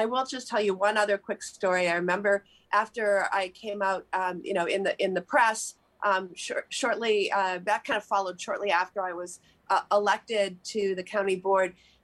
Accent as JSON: {"language": "English", "town": "Madison", "region": "Wisconsin", "country": "United States", "tie": "born or raised there", "said": "And so when I returned to Mad"}